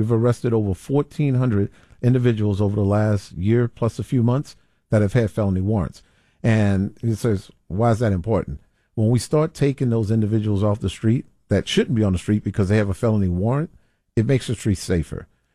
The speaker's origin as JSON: {"language": "English", "town": "New Orleans", "region": "Louisiana", "country": "United States", "tie": "born or raised there", "also_born_or_lived": "Lafayette", "said": "Born in Lafayette, raised in New Orleans."}